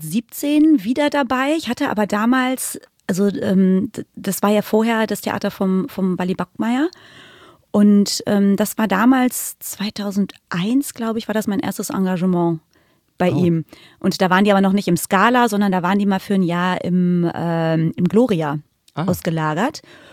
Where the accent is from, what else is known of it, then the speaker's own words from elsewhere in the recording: Lünen, North Rhine-Westphalia, Germany; now in Cologne, Germany; Ich komme aus Lünen, das ist bei Dortmund, Kreis Unna. Jetzt auch nicht so ein Riesenkulturschock nach Köln zu ziehen